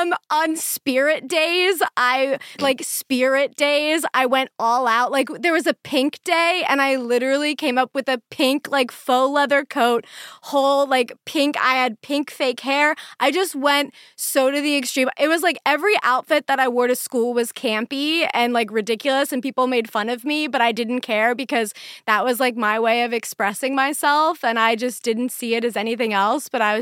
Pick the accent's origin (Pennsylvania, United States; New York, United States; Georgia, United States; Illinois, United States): Pennsylvania, United States; because growing up in Pennsylvania, that was the first time in my life that I, like, that my brain had processed, like, two boys being in a relationship